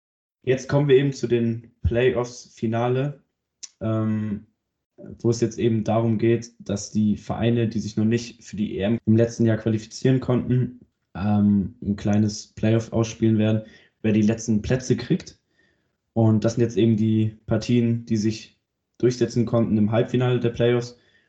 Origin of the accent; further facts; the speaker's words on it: Germany; Ich bin Deutscher.